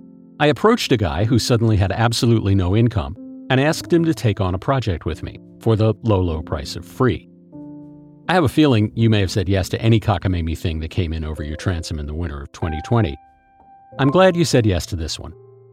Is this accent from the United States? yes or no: yes; United States; As you know, I am an American